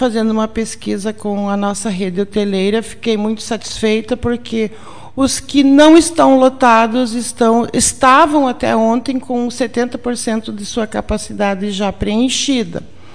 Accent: Iraí, Rio Grande do Sul, Brazil; para nós que somos de Iraí, é mais familiar

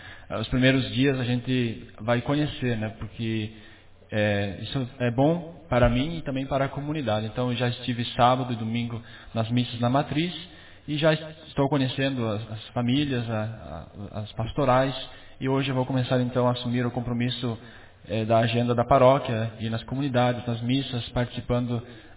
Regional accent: Frederico Westphalen, Rio Grande do Sul, Brazil; eu sou natural de Frederico Westphalen, né, do interior, aqui na linha Santos Anjos, perto de São João do Porto.

